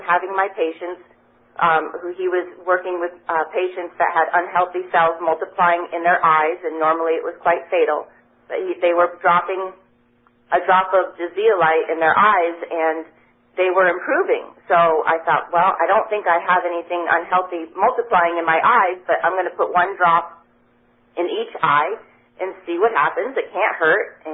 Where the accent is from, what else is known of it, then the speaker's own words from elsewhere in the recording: Vermont, United States; moved away as an adult; also born or lived in Wyoming / Montana / Los Angeles; I was born and raised in Vermont, moved out west to Lake Tahoe when I was 18 years old, loved the west. I've lived in Wyoming and Montana in the beautiful mountainous parts.